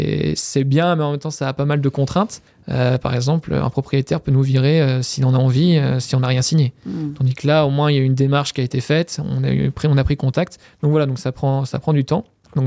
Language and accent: French; Brittany, France; on est des Bretons, on est fiers de notre région